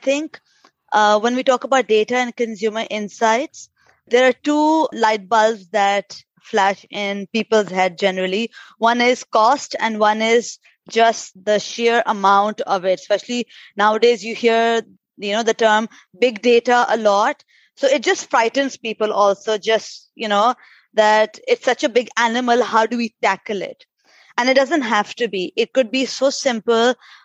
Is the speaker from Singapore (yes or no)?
no; Pakistan; I'm from Pakistan. I started my career with Unilever Pakistan.